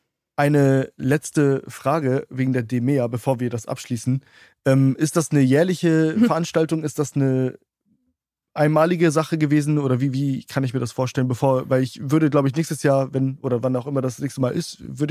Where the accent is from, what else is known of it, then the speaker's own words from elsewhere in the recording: Hamburg, Germany; Ich bin direkt aus Hamburg, nicht aus der Nähe. Ich bin aus Hamburg.